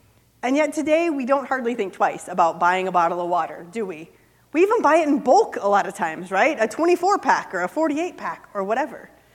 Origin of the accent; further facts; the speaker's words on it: Missouri, United States; We grew up in Missouri, so soda, but pop in Iowa.